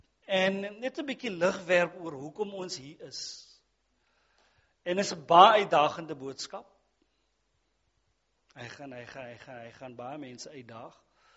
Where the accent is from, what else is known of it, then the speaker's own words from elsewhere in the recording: Worcester, Western Cape, South Africa; ek is van Woester, oorspronkelijk daar